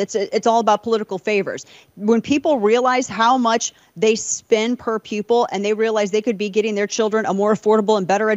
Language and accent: English; St. Louis, Missouri, United States; that come out of my hometown, St. Louis, come out of Los Angeles.